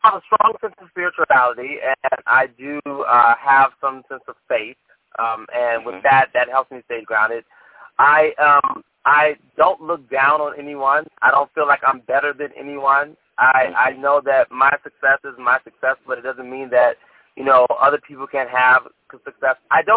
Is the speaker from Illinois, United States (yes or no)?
yes; Chicago, Illinois, United States; I grew up on Southwest Chicago.